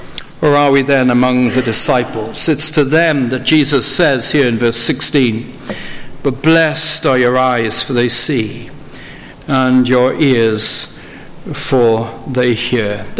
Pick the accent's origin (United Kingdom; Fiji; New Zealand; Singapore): United Kingdom; Wales; it's a hymn that I grew up with in Wales